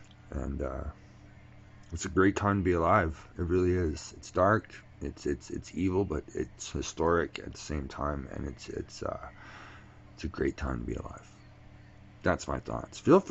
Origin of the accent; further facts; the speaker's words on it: Canada; As a Canadian, no one will silence my voice.